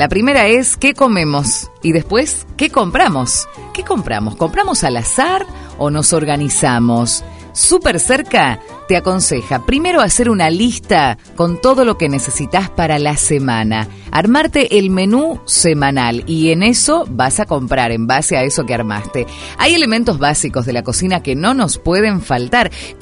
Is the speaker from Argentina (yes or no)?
yes; Argentina; ese gran festejo que hemos tenido todos como argentinos